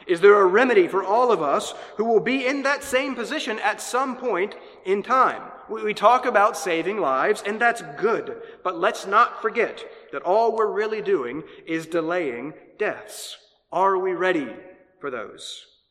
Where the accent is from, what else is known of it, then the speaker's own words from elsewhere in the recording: North Carolina, United States; Plus, we're not from here. We're from North Carolina. I moved her away from her whole family.